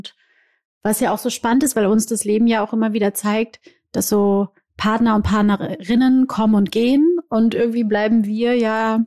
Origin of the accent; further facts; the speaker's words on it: Rio de Janeiro, Brazil; German is a second language; Ich komme aus Rio de Janeiro, ja.